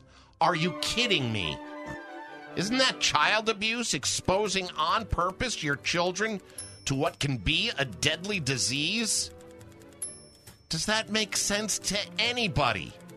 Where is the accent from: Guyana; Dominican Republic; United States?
United States; Gray, Louisiana; truly a hunter's paradise here in Gray, Louisiana. There is more firepower and ammunition just in my hometown than most countries in the world have.